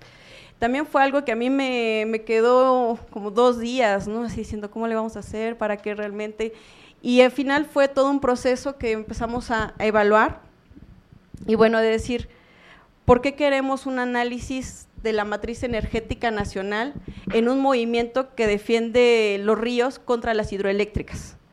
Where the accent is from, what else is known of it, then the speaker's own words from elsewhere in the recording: Veracruz, Mexico; soy también veracruzana